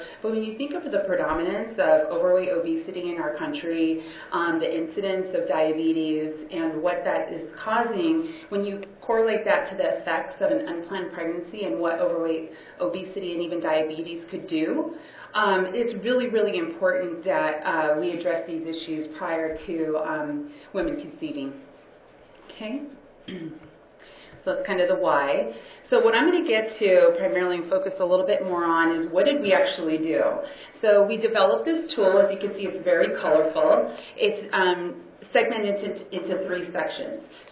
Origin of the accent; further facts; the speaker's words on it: California, United States; I hail from California in the Central Valley. Not sure if everyone is familiar with where Merced County Central Valley is located, but we're right between San Francisco and LA.